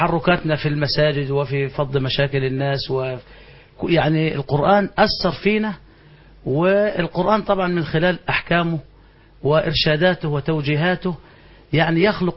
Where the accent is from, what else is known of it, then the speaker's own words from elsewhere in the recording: Beheira, Egypt; وعندنا في البحيرة برضو في أماكن متفرقة